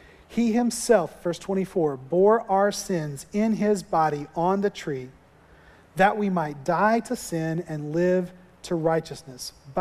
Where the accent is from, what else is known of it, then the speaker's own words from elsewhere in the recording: Florida, United States; The first time that I ever saw snow, growing up in Florida, we didn't see real snow ever.